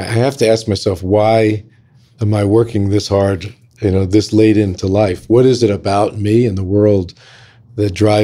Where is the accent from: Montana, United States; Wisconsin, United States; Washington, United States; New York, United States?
New York, United States; I grew up in New York, and I actually have season tickets to the Knicks right behind the Knick bench.